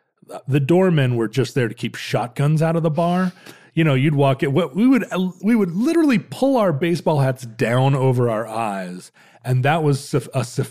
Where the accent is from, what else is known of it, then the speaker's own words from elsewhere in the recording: Alaska, United States; I grew up in Alaska during a pretty wild time in Alaska's history.